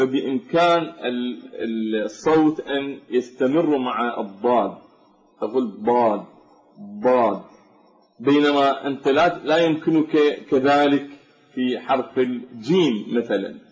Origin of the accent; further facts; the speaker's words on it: Najaf, Najaf Governorate, Iraq; عندنا في النجف الأشرف ينطقون العلماء ومن تابعهم ينطقون الضاد بالنطق العربي الفصيح